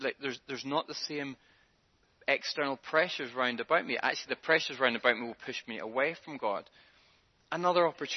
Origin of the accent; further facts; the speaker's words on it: Northern Ireland, United Kingdom; Whenever I left for university at the age of 18, I was obviously coming from Northern Ireland.